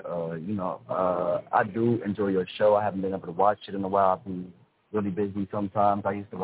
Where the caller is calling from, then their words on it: Atlanta, Georgia, United States; I'm calling from Atlanta.